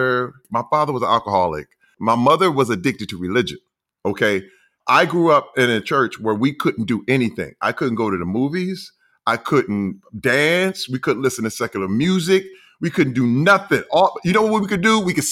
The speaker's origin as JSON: {"language": "English", "town": "Flint", "region": "Michigan", "country": "United States", "said": "I'm from Flint, Michigan. The Flint, Michigan. The infamous Flint, Michigan."}